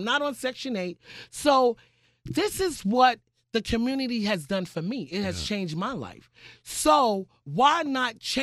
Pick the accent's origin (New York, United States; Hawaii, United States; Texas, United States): New York, United States; New York City; Where when I grew up in Harlem, I was surrounded, like I said, by African Americans and a lot of Spanish.